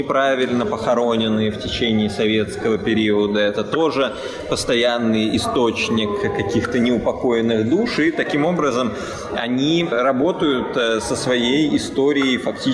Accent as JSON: {"language": "Russian", "region": "Saint Petersburg", "country": "Russia", "said": "Ну, можно сказать, что мы из Петербурга."}